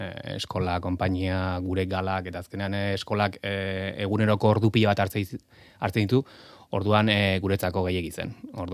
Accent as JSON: {"language": "Basque", "town": "Pasaia", "region": "Basque Country", "country": "Spain", "said": "pasaia, bueno, txikia da, baina ni pasaitarra naiz, eta azkenean hor ondo sentitzen naiz."}